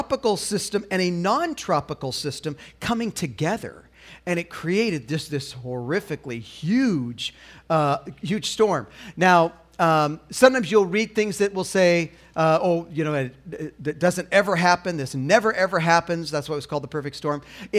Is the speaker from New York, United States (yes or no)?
no; Arizona, United States; And the in-laws are here from Arizona. We're here from Arizona.